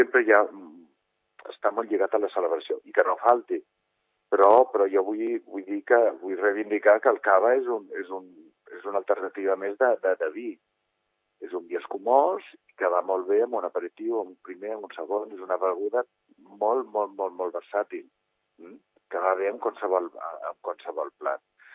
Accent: Sant Cugat, Catalonia, Spain; born there; Jo sí que vaig néixer a Sant Cugat.

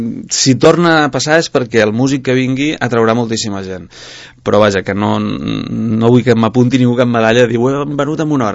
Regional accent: Sant Cugat del Vallès, Catalonia, Spain; és que jo sóc de Sant Cugat

